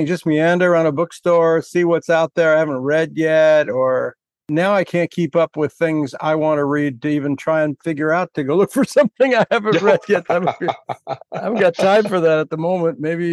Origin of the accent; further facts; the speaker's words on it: California, United States; But I grew up in California, man. We don't have any such things.